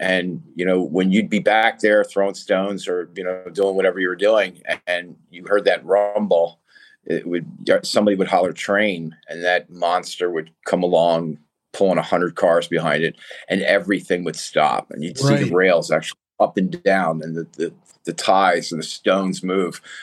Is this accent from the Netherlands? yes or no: no; Willow Grove, Pennsylvania, United States; accent: Philly accent; You know, a Philly accent. Yeah, we're from Willow Grove.